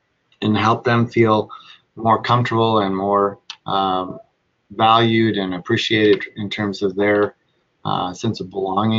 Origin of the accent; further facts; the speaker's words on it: Saskatchewan, Canada; I came here, this is my fifth year. I came here from Saskatchewan.